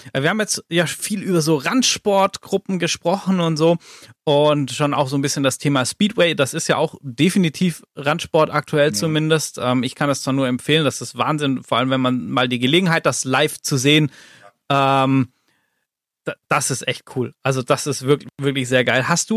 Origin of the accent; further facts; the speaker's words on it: Baden-Württemberg, Germany; Ich bin ja so im Schwäbischen aufgewachsen, da gibt es in Neckarsulm das Zweiradmuseum.